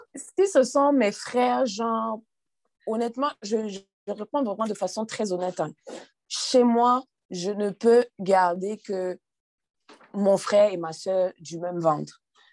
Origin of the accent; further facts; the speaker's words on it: Canada; born there; je suis née au Canada, donc je n'ai pas besoin de faire des démarches pour un visa.